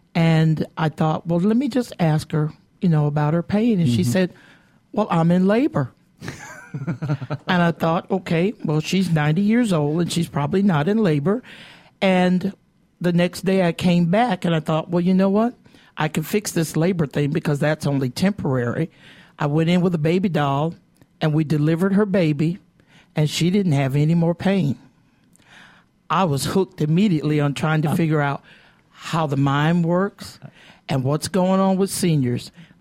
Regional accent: St. Petersburg, Florida, United States; I grew up in St. Petersburg, Florida.

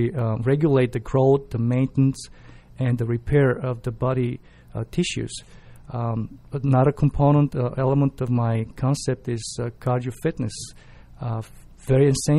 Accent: Bulgaria; English is a second language; From where I'm coming from Bulgaria, and even, you know, most part of the Europe, a lot of people walking.

